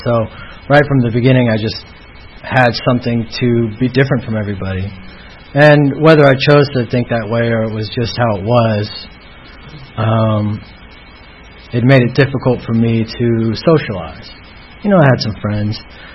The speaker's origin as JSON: {"language": "English", "region": "California", "country": "United States", "tie": "born there", "lives_now": "Atlanta, United States", "said": "I was born in Northern California, and both my parents met in another fellowship, and by the age of two, my father had passed away from lung cancer."}